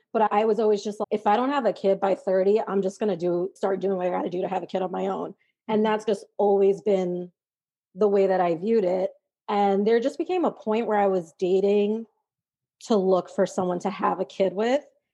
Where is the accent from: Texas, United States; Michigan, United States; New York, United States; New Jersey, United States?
New York, United States; I am from New York.